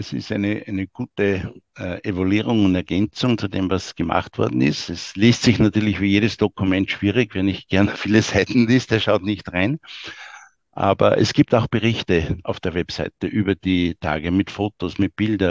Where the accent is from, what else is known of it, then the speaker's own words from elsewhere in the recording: Austria; Also wir als Österreicher sagen immer, es ist typisch mit der deutschen Qualität gemacht.